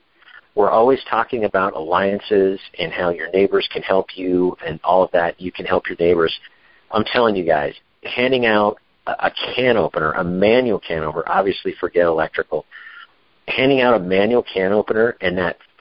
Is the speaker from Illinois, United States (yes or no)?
no; Olympia, Washington, United States; And I go to a dollar store in my hometown of Olympia, where the book takes place.